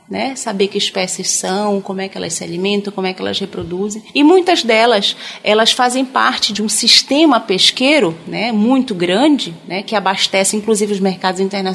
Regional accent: Santarém, Pará, Brazil; now in Bragança, Brazil; sou natural de Santarém, do Pará, né, mas estou em Belém e Bragança desde 1997, né, quando eu vim para cá para fazer a graduação. Passei no vestibular e vim para cá. Em Bragança, eu estou aqui há 12 anos

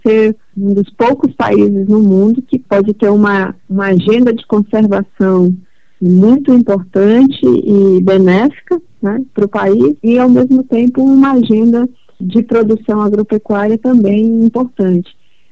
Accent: Amazon, Brazil; nós estamos perdendo, né, como amazônidas. Como brasileiros, estamos perdendo

